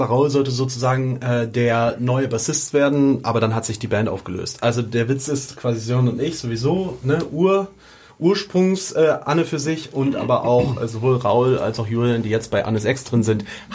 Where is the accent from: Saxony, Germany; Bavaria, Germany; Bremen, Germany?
Bremen, Germany; Ja, ich glaube, als Bremer hat man uns irgendwie mitbekommen.